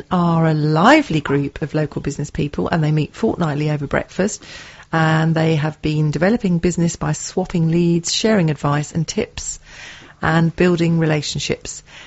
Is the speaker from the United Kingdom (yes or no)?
yes; Whitstable, South East England, United Kingdom; I avoid my hometown of Whitstable on a weekend because you just can't park.